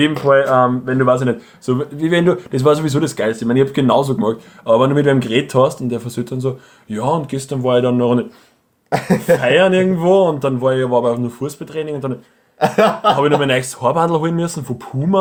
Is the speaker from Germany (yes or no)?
no; Austria; Weil ich bin Österreicher und ich fahre Ski, oder?